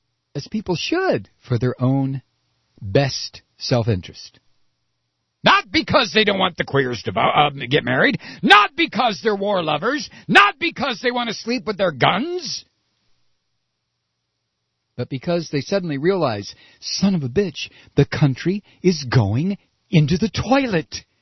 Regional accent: United States; Sorry. I'm an American.

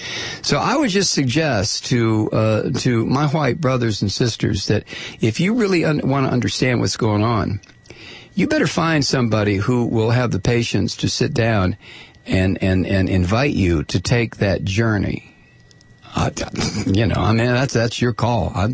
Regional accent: United States; I wasn't brought up on the moon. I was brought up in the United States of America. I was brought up in the 40s, 50s, and 60s.

